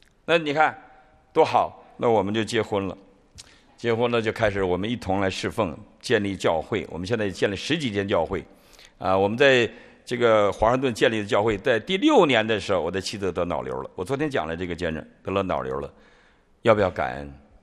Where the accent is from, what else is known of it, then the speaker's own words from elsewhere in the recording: Northeast China, China; now in United States; 你看他是上海人，我是东北人